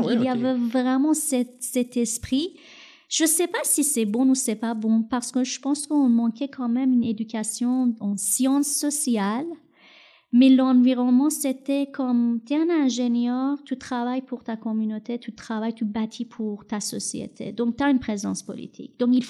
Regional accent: Iran; French is a second language; moved away as an adult; Tu sais, quand j'ai quitté l'Iran, j'avais à peine 21 ans. Et puis, j'ai juste pris des cours 3 mois avant que je quitte l'Iran.

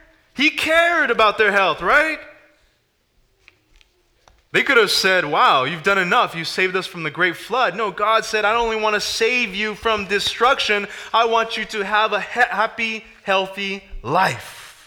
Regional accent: California, United States; Have you ever been in a very hot place? I'm from California.

